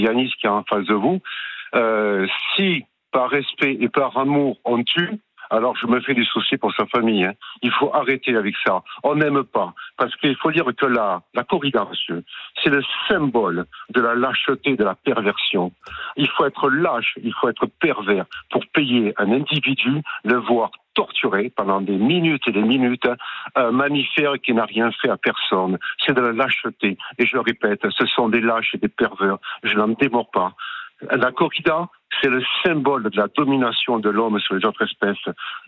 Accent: Nîmes, Occitanie, France; je suis né à Nîmes, je suis à l'école à Nîmes, j'habite encore à Nîmes

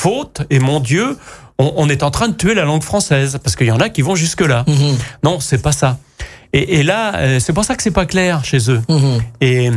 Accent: Brittany, France; bah moi, je suis de nationalité bretonne, parce que je suis breton.

